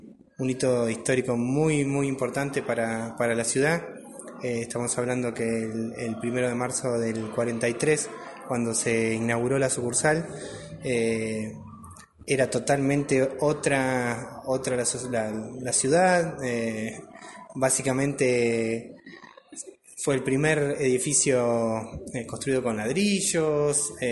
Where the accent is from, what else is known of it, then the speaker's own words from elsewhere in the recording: Ushuaia, Tierra del Fuego, Argentina; born there; Si bien soy nacido en Ushuaia, soy fueguino, trabajé muchos años acá en la sucursal de Río Grande, trabajé 12 años, después me fui a Ushuaia y hoy nuevamente estoy acá